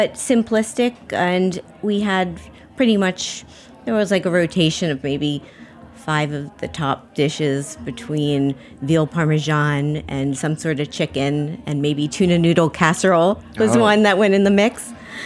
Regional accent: Miami, Florida, United States; born or raised there

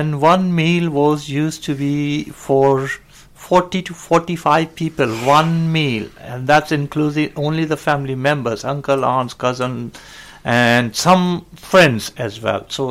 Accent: Jodhpur, Rajasthan, India; born there; moved away; also born or lived in Ajmer / Calcutta / Mumbai; Yeah, and then actually from Jodhpur, the city in Rajasthan, I then moved to or lived and studied in Ajmer. And then I lived in Calcutta, in northern India, then in Mumbai. I left Bombay.

